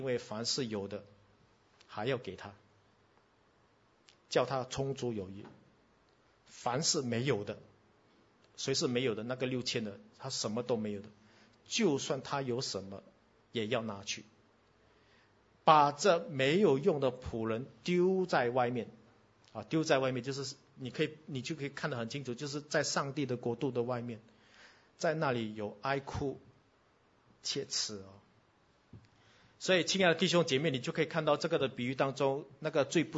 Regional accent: Singapore; 我们新加坡人都买保险的，对不对？

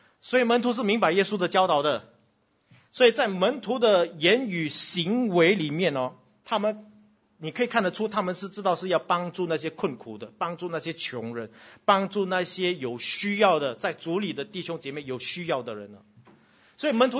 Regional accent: Singapore

